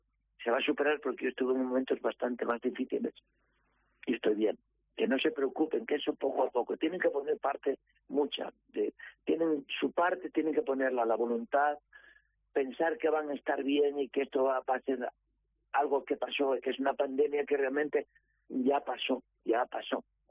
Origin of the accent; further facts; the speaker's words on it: Coaña, Asturias, Spain; por el reflejo mío de que soy de cerca de Navia, que soy de Coaña